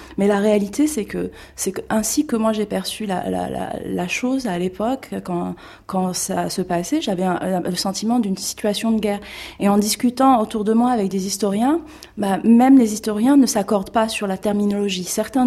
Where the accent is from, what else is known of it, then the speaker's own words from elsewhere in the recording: Algeria; j'ai fait un film, je suis algérienne, j'ai pas fait d'école de cinéma